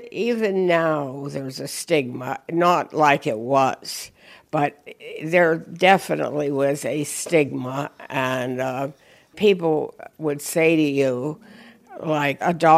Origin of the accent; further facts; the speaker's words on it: Ireland; And I said, "Well, I am Irish, and I am tough."